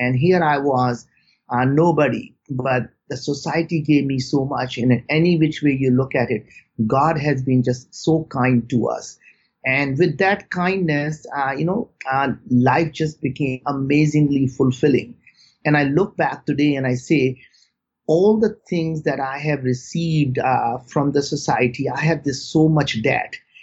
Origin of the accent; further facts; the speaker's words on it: India; growing up in India, you know, there are many, many times we had no food to eat. And we really didn't have a place we called home. We moved from village to village. And more often than not, we lived in the most remote villages in India.